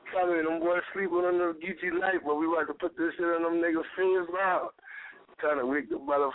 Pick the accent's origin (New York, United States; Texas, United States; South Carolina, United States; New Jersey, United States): South Carolina, United States; Charleston; Charleston, yeah. 843, South Carolina, born and raised.